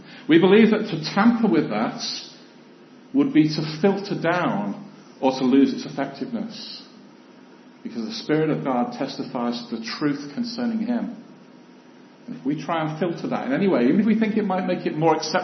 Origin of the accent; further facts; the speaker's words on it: Chester, North West England, United Kingdom; I come from Chester originally, so I'm from this sort of area.